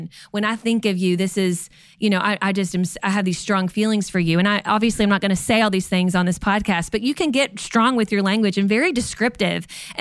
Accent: Kentucky, United States; And some of you may say, we're from Kentucky originally. We say cussing.

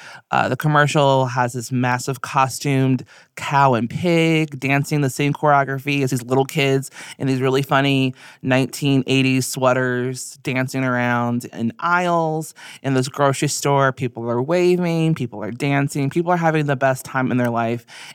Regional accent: Chicago, Illinois, United States; I am a producer from Chicago.

